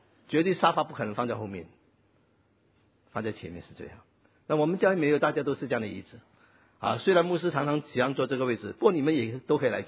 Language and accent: Chinese; Singapore; 我们新加坡人就很好嘛